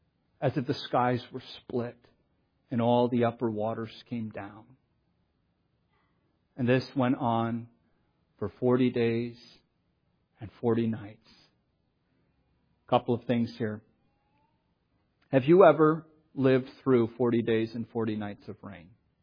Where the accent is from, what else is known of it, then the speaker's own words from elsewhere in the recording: Michigan, United States; 40 days of no sun. And I'm from Michigan.